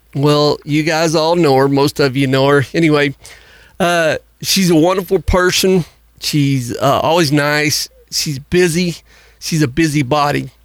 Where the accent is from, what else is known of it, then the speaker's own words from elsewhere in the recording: Burns Flat, Oklahoma, United States; I was born and raised in Burns Flat, Oklahoma, which is home of the longest runway in the state. I now reside in Cordell with my husband, Nakona, and our two boys